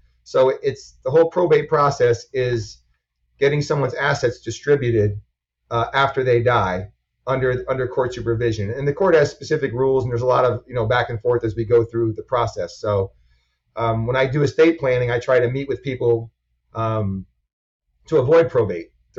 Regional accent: New England, United States; So in Florida, they call it a personal representative. I'm from New England.

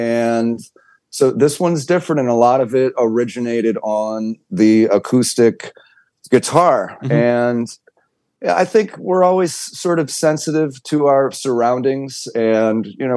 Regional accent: Detroit, Michigan, United States; Growing up in the Detroit area, there was always a big hip hop influence

